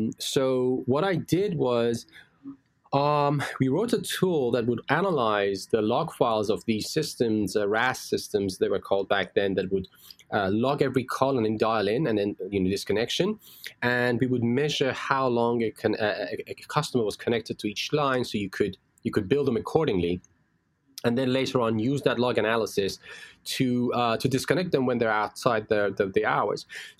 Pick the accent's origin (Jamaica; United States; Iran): Iran; Oh, so I grew up, of all places, in Iran, which is a country that's mostly associated with burning American flag and all.